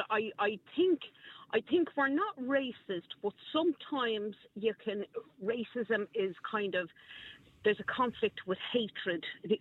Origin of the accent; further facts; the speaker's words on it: Crumlin, County Dublin, Ireland; I'm actually from Crumlin. So my two older kids are in their 30s.